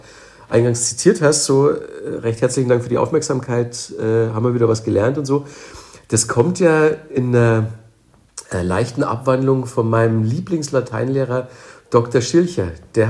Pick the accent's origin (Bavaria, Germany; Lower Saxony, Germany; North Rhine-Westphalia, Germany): Bavaria, Germany; Manching; ich komme ja aus Manching bei Ingolstadt